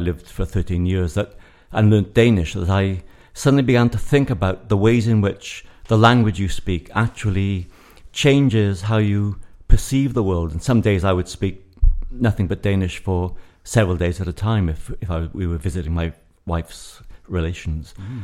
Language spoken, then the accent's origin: English; Abergavenny, Wales, United Kingdom; growing up in Abergavenny on the southeast border in the 1950s, there was no Welsh and you were hardly aware of the language.